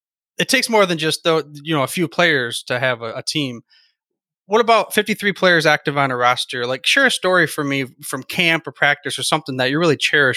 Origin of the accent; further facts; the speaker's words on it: Midwest, United States; I grew up in the Midwest, like you said, and not as much of a culture.